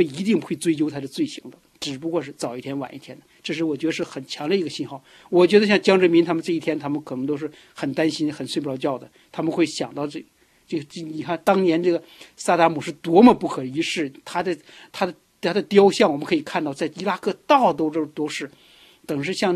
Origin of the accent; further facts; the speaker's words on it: China; 所以今天我觉得作为一个中国人也相当高兴听到这个消息